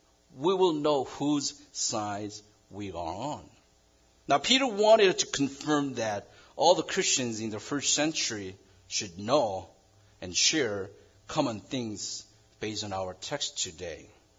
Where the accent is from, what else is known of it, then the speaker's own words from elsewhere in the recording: South Korea; For your information, I was born and raised in South Korea, not North.